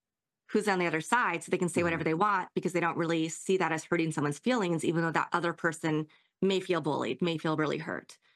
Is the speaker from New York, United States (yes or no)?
no; Kansas, United States; when I was a kid, when I was that age, I grew up in Kansas. There was nothing to do.